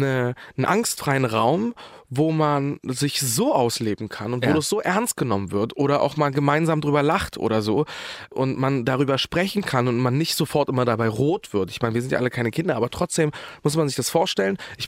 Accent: Berlin, Germany; also born or lived in Bosnia and Herzegovina; ich bin Berliner und Deutscher

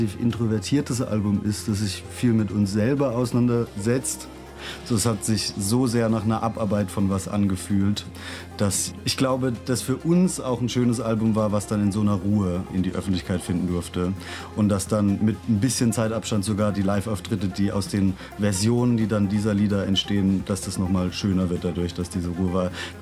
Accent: Berlin, Germany; Wir kommen aus Berlin, machen experimentellen Pop

